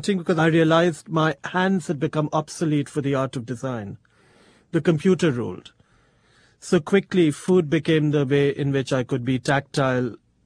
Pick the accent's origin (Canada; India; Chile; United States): India; New Delhi, Delhi; born there; I was born in New Delhi, which is in northern India.